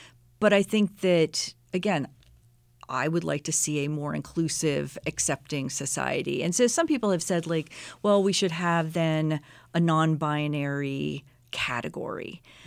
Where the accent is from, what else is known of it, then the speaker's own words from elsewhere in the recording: Pennsylvania, United States; And I grew up outside of Pittsburgh and in Steeler country, considered myself a pretty devoted fan.